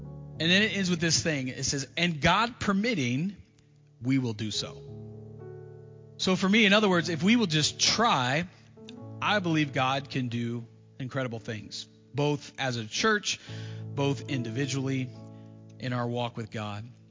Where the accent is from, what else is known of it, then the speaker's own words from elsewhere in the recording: Florida, United States; When I grew up in Florida, like I said, I've told this story before, so if you've heard it, but I grew up in Florida